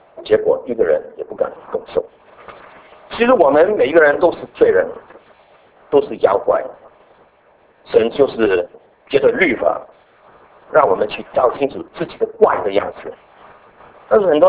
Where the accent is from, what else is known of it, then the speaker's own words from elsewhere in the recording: Hong Kong; 我们香港人叫糖水啊